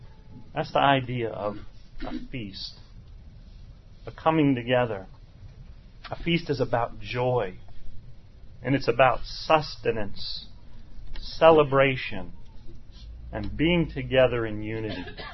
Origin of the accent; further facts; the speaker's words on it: Indianapolis, Indiana, United States; moved away as an adult; Now, I'm not from the South. I grew up in Indianapolis, but I've been in the South for quite a few years now, since about 1995, and I've always felt that it was a mistake to be born in Indiana